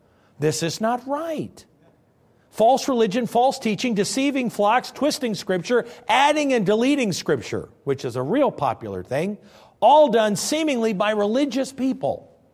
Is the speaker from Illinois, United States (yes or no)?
yes; Illinois, United States; Now, I'm from Illinois.